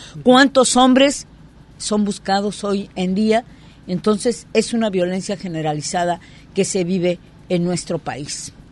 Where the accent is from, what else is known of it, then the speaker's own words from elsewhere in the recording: Ciudad Juárez, Chihuahua, Mexico; moved away as an adult; also born or lived in Mexico City; now in Puerto Vallarta, Mexico; Yo vengo de Ciudad Juárez, Chihuahua, en donde el fenómeno de las asesinadas, de las muertas de Juárez, no para. Prácticamente huí de Ciudad Juárez